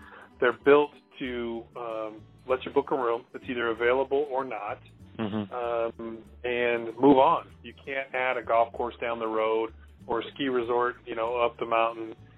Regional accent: Reno, Nevada, United States; So basically, I grew up here in Reno, Nevada. That's where our office is located.

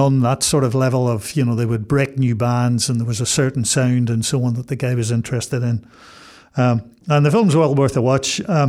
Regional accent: Lurgan, Northern Ireland, United Kingdom; I grew up in Lurgan on the Tandragee Road, and Tandragee was about 20 miles away or 20 k's away

